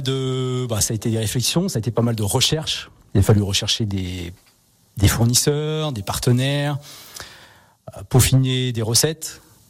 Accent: Auvergne-Rhône-Alpes, France; puisqu'on est savoyard, et qu'on essaye de, dans la mesure du possible, de s'approvisionner en local

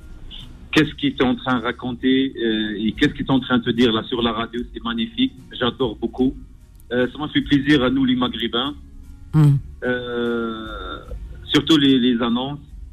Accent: Nice, Provence-Alpes-Côte d'Azur, France; Non, moi je suis de Nice, mais là je suis sur la route.

